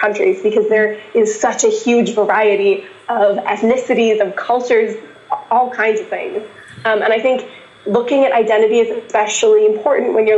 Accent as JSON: {"language": "English", "town": "Flagstaff", "region": "Arizona", "country": "United States", "lives_now": "Minca, Colombia", "said": "And I'm from a small mountain town. I'm from Flagstaff."}